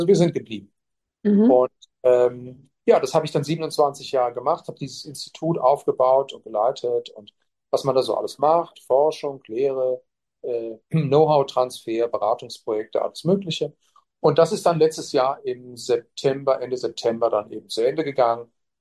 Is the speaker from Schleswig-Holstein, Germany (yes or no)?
no; Cologne, North Rhine-Westphalia, Germany; also ich bin in Köln geboren und bin dort auch zur Schule gegangen und habe mein Abitur gemacht